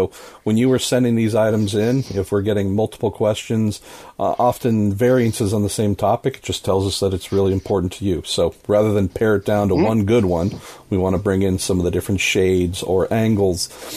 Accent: United States; And again, I can't tell you if those feelings are because I am an American or what, but at least might be a thought process to offer from this side of the Atlantic.

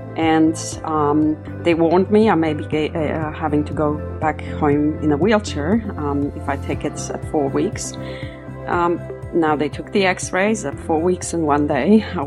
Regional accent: Switzerland; I'm originally from Switzerland, which is a country that's very big on homeopathy.

